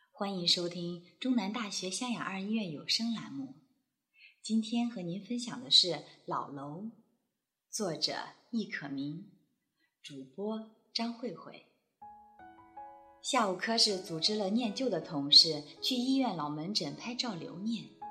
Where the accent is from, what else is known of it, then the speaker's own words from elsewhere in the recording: Hunan, China; 我的老家在湖南的一个小山村